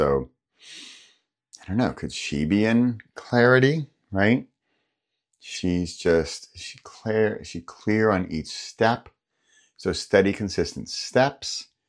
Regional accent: United States; moved away as an adult; I was born in the U.S. I'm American, American passport. I also have a Dutch passport.

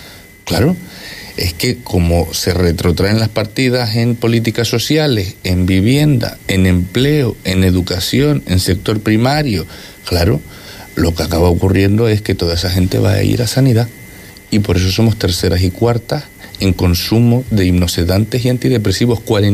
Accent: Canary Islands, Spain; A día de hoy, yo adoro mi tierra, yo creo que todo el mundo adora a Canarias.

